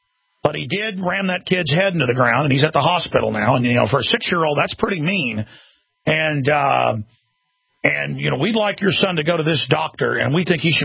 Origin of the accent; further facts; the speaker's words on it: Dallas, Texas, United States; I mean, that's what I grew up around in Dallas, Texas